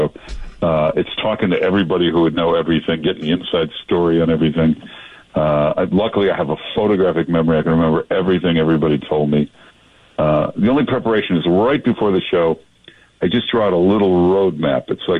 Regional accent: Midwest, United States; I'm from the Midwest. I like hearing Midwestern stuff, Middle America kind of stuff.

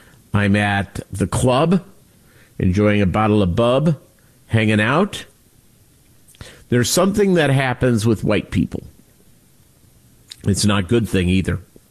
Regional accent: Minnesota, United States; I grew up in the upper Midwest. I grew up in Minnesota.

